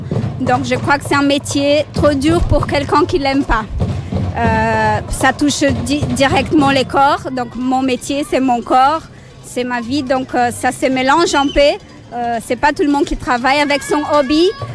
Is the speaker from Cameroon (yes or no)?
no; Brazil; French is a second language; now in Belgium; Je suis brésilienne, donc j'aime bien aussi aller rendre mon art au Brésil, mon pays d'origine.